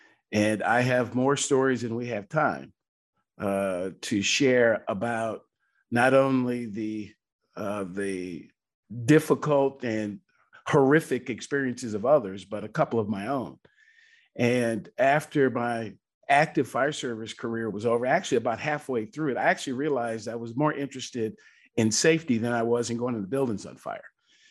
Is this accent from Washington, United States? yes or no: yes; Seattle, Washington, United States; now in Atlanta, United States; So I currently live in the outskirts of Atlanta, Georgia. I'm originally from Seattle, though, of all places in the U.S., and I moved here a number of years ago.